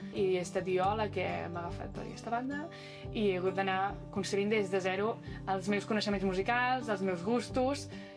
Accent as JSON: {"language": "Catalan", "town": "Vilafranca del Penedès", "region": "Catalonia", "country": "Spain", "said": "i tinc 18 anys, sóc de Vilafranca del Penedès."}